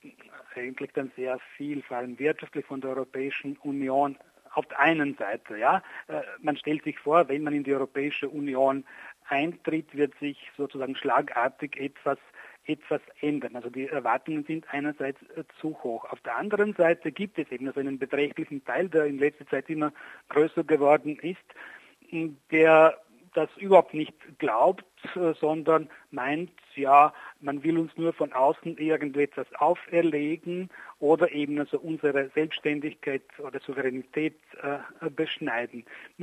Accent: Slavonia, Croatia; now in Vienna, Austria; ich komme aus dem östlichen Kroatien, aus Slavonien. Bin in Zagreb ins Gymnasium gegangen und habe in Wien dann Geschichte und Ethnologie und Theologie studiert

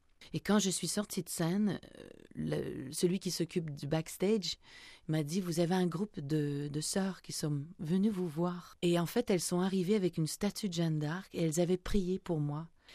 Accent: Quebec, Canada; une terre que je ne connaissais pas, je viens du Québec, on avait des pommiers

